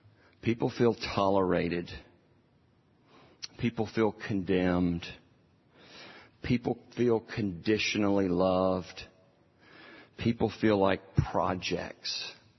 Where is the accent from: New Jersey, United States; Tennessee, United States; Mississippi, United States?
Mississippi, United States; Starkville; We both grew up in university towns. He's from Baton Rouge. I'm from Starkville.